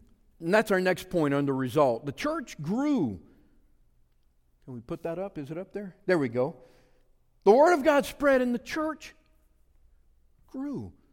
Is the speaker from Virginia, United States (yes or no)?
no; Louisiana, United States; I'm a Cajun boy from South Louisiana. I did not graduate from Bible college or seminary.